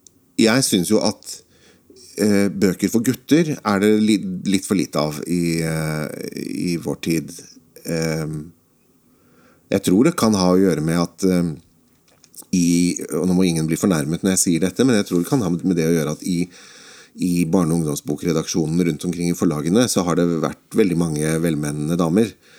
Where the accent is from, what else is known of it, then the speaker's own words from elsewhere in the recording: Oslo, Norway; jeg vokste opp på Grorud, rett ved Grorud jernbanestasjon.